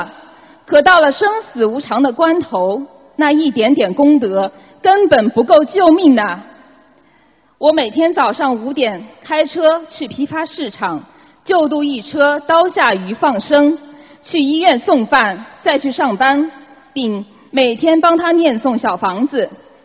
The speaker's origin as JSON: {"language": "Chinese", "country": "China", "said": "我来自中国"}